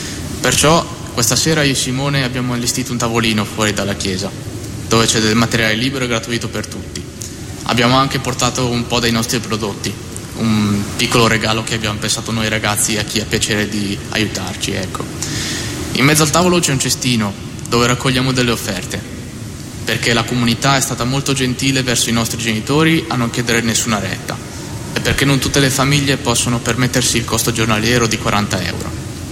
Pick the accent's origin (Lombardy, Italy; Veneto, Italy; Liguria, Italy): Lombardy, Italy; Bergamo; ho 22 anni e sono di Bergamo.